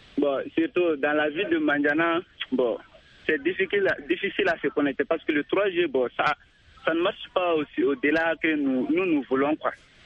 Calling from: Conakry, Guinea; ce n'est pas le cas de chez nous en Guinée ici.

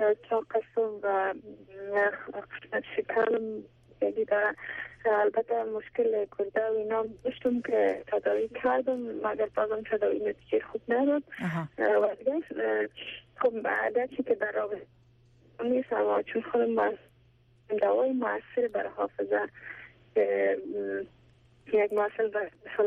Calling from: Kabul, Afghanistan; از کابل هستم

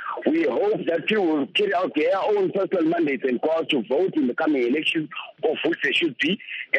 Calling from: Gwanda, Matabeleland South, Zimbabwe; from Kanja, and I'm speaking here from Gwanda.

